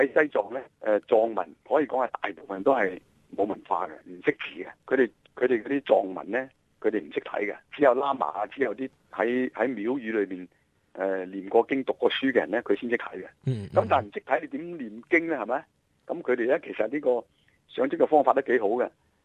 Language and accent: Cantonese; Guangdong, China; 特别我哋广东人咁啊，更加讲究呢啲汤水啊、啲瓜菜啊